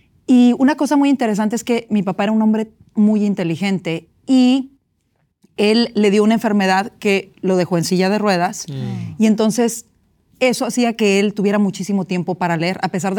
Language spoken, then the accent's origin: Spanish; Chihuahua, Mexico; Bueno, sí, de Chihuahua, al norte de México, y vivo ya hace casi 20 años en los Estados Unidos.